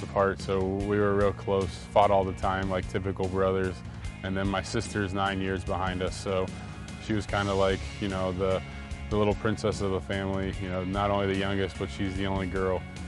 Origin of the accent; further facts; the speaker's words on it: Cincinnati, Ohio, United States; I grew up in Cincinnati, Ohio, oldest of three, brother, youngest sister.